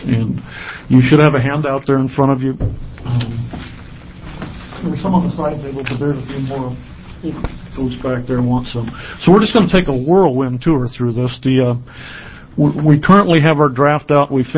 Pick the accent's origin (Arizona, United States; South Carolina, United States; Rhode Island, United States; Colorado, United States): Arizona, United States; I grew up in Arizona. My forester degree is from Arizona.